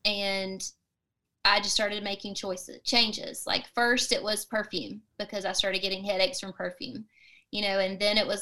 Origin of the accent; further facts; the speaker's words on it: the South, United States; Well, I, like I said, I'm from the South and everything down here is fried, Southern buffet, comfort foods